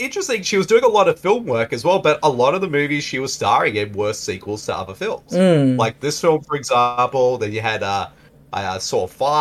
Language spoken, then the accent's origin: English; United Kingdom; I'm also a British person trying to be an American.